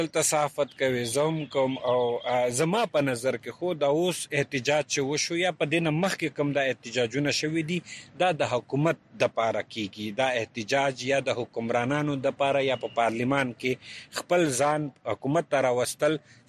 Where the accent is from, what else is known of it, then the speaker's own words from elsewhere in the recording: Khyber Pakhtunkhwa, Pakistan; زه به حیثیت د وزیرستان یو وګړی زما کور په 2009 اپریشن کې